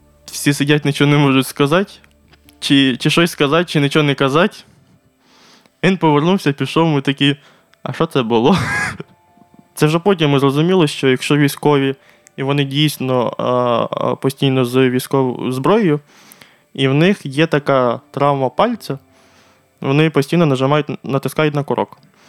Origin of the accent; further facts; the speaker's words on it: Beryslav, Kherson Oblast, Ukraine; Тоді як відновили трохи транспортне сполучення до мого рідного міста Береслава, і ми тоді спробували виїхати